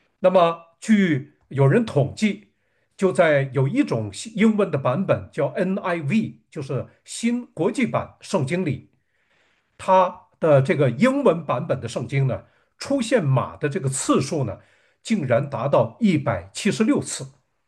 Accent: Northeast China, China; 我们东北话呢。形容那种感觉叫做自由啊，叫做自由。只有东北人才明白自由这个含义啊

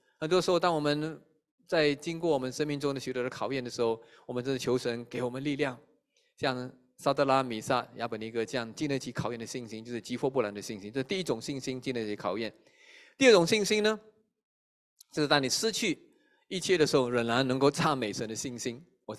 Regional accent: China; 我想我们中国人不但会变脸

